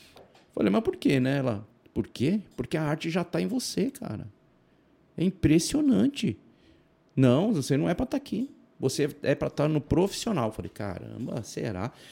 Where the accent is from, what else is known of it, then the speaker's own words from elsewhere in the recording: São Paulo, Brazil; born there; Nasci em São Paulo.